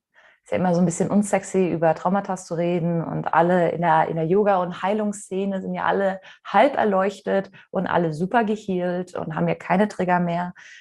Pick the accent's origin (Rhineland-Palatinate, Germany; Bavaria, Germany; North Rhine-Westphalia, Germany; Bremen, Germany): Rhineland-Palatinate, Germany; Mainz; ich komme aus Mainz ursprünglich